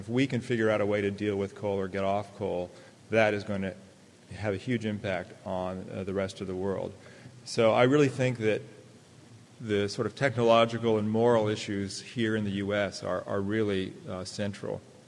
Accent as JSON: {"language": "English", "region": "California", "country": "United States", "tie": "born or raised there", "said": "I did not grow up in Appalachia. I grew up in California, in Silicon Valley."}